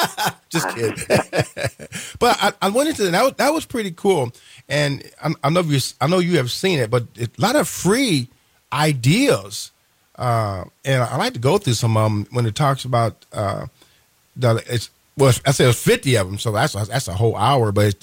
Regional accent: Terre Haute, Indiana, United States; And remember, my hometown is Terre Haute

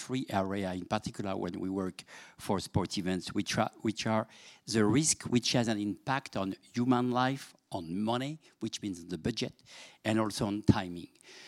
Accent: France; accent: French; English is a second language; First of all, I would like to apologize for my accent, which is not Scottish, which is not English, just only French.

